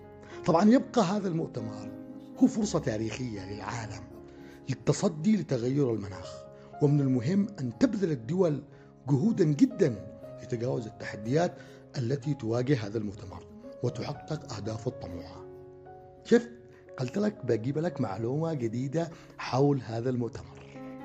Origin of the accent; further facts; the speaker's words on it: Yemen; وهذه الدول النامية من ضمنها بلادنا اليمن.